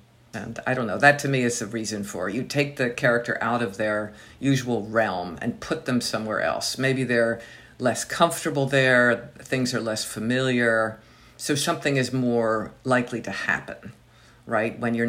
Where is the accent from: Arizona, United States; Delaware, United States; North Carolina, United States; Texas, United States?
Delaware, United States; I grew up in Delaware, and, you know, we could be in Philadelphia in 5 minutes over the state line.